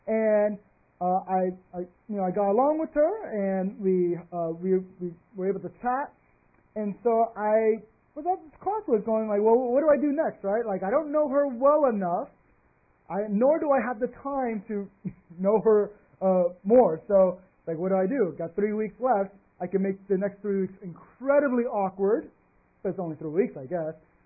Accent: Texas, United States; As many of y'all know, I am originally from Texas

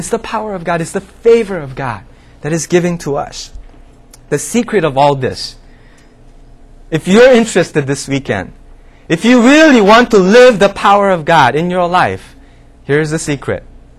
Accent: Canada; I'm from Canada. I'm a Canadian.

